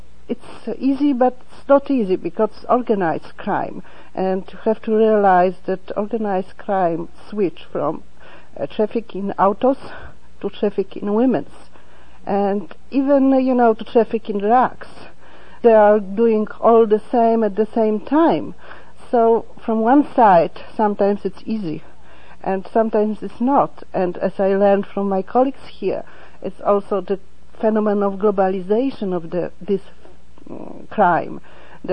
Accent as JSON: {"language": "English", "town": "Warsaw", "region": "Masovian Voivodeship", "country": "Poland", "second_language": "English", "said": "I am a lawyer from Poland, from Warsaw, and I am also involved in the activities of some NGOs."}